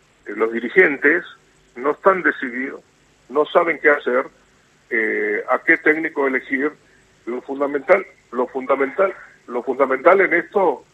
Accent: Paraguay; Ese sistema yo no quiero en mi país. Yo no quiero que Paraguay se convierta en una Venezuela.

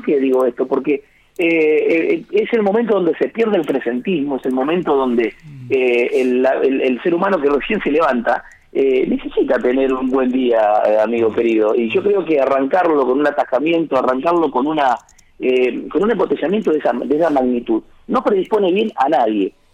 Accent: Santo Tomé, Santa Fe, Argentina; uno como santafesino, santotomecino, que tenemos tanta experiencia ya en esto de esperar

